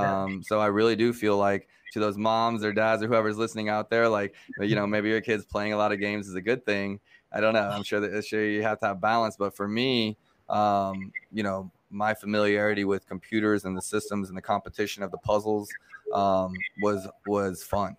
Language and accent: English; Montreal, Quebec, Canada; born there; because I'm a Canadian. I'm a dual citizen. I was born in Montreal